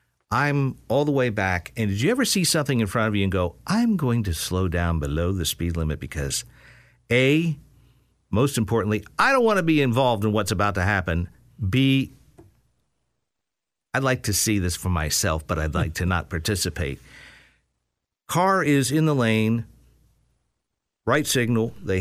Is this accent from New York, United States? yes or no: yes; New York, United States; now in Pennsylvania, United States; this is one of the reasons I'm out in Pennsylvania versus where I grew up in Metro New York